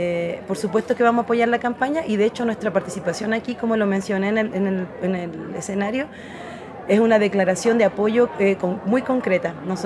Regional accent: Chile; now in Mexico; nosotros somos chilenas aquí con mi compañera Valentina Peralta

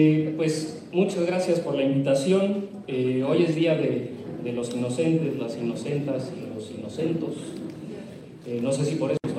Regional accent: San Miguel Tzinacapan, Puebla, Mexico; así como lo diríamos allí, de donde somos, de San Miguel Sinacapan

